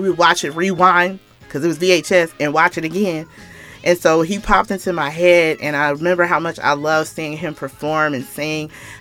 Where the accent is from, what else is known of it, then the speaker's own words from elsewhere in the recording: Atlanta, Georgia, United States; born there; also born or lived in Kentucky; now in Chicago, United States; I am currently living now in Chicago, Illinois. Here's the story. I was born in Georgia. My parents met in Georgia.